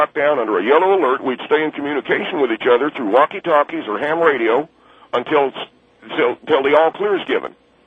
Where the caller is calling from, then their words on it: Corona, California, United States; I'm calling from Corona, California.